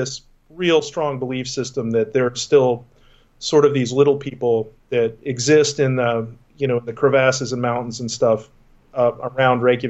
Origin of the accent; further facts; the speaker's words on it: Texas, United States; And I grew up in Texas, and most of the stuff I researched was sort of our legends down there.